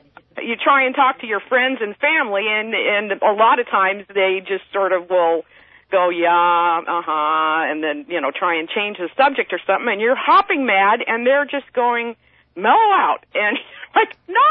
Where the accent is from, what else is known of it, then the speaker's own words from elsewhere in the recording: United States; Well, I think that a whole lot of Americans are used to, you know, at least us older Americans